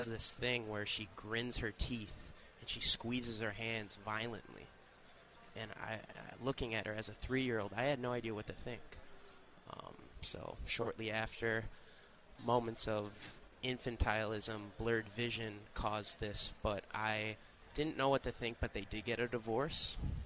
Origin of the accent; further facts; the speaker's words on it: Hampshire, Illinois, United States; also born or lived in Crystal Lake, United States; I grew up in Illinois, born in Crystal Lake, Illinois, actually.